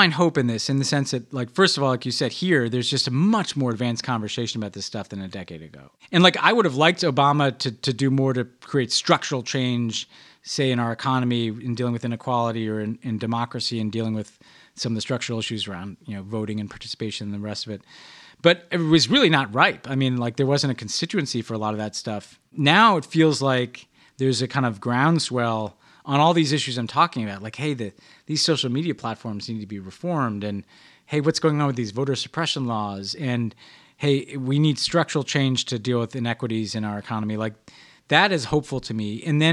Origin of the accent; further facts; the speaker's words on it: New York, United States; I'm a New Yorker. It looks kind of like the 2.0 version of New York.